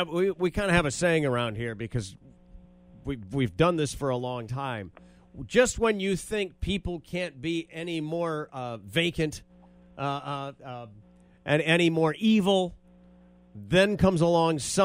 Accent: Grand Rapids, Michigan, United States; Yeah, I grew up in Grand Rapids across the state.

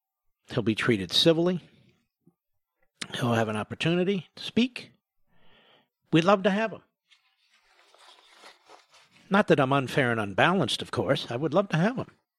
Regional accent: Pennsylvania, United States; You're from Scranton. You know, I'm from Pennsylvania.

